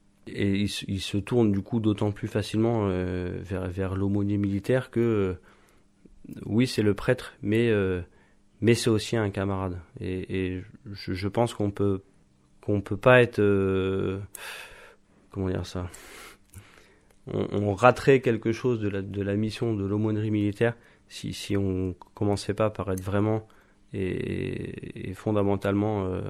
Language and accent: French; Île-de-France, France; j'ai grandi en Seine-et-Marne, après j'ai habité dans quelques autres villes, mais j'avais pas de... Et voilà, j'ai des racines familiales en Auvergne et en Creuse